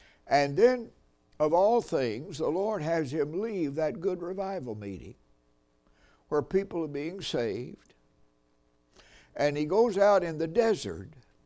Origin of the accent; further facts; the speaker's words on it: Memphis, Tennessee, United States; For years we lived in Memphis, Tennessee, which is my hometown.